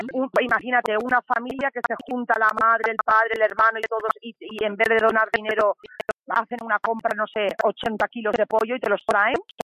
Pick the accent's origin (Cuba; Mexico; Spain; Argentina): Spain; Elche, Valencian Community; yo que soy de Elche